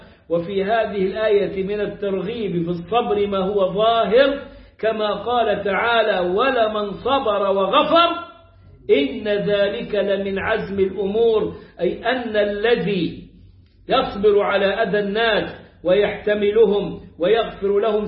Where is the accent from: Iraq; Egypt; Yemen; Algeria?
Egypt; Upper Egypt; زي ما أقول عندنا في الصعيد